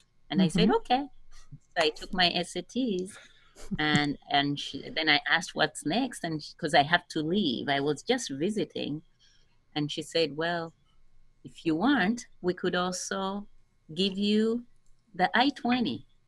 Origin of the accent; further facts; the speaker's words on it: Uganda; English is a second language; now in United States; So you have a variety of accents in Uganda. So in schools, we had to speak English, and that's how I learned English. But at home, you speak your vernacular language.